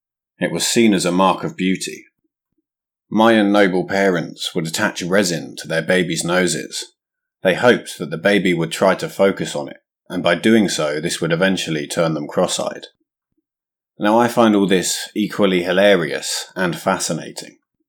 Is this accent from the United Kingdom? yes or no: yes; England, United Kingdom; As an Englishman, the idea of class and social status is very familiar to me.